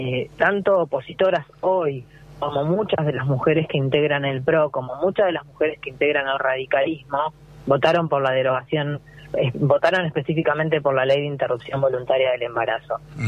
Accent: Argentina; perdemos como argentinos

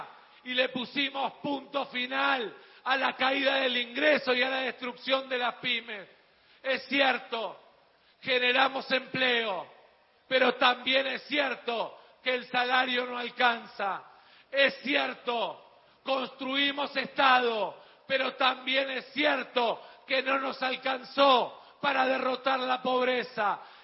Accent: Buenos Aires Province, Argentina; con el orgullo de saber como bonaerense que soy, como nacido en el conurbano que soy

